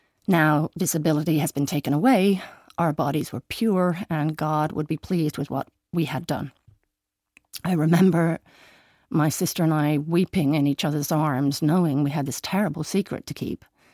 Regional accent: Midwest, United States; I grew up in Midwest America. My father was a church minister and my parents had very strict conservative beliefs.

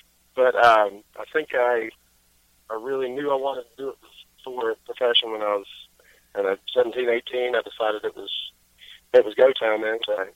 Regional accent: Greenwood, South Carolina, United States; I was in a touring band called the … from my hometown in Greenwood, South Carolina.

